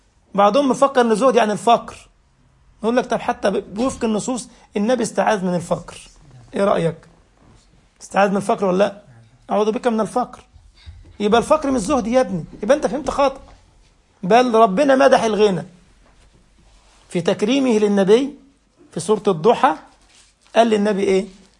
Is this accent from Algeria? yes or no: no; Egypt; فالمهم انا راجع في ميناء السويس عندنا في مصر